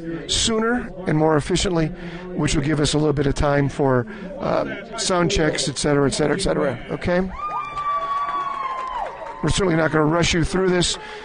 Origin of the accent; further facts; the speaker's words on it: Lafayette, Indiana, United States; I'm from Lafayette, Indiana